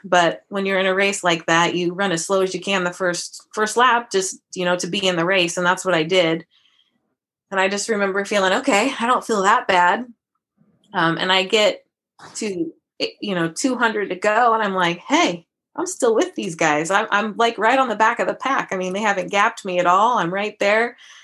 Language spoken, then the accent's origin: English; Oregon, United States; And of course, you know, growing up in Oregon, everybody wants to go to Oregon.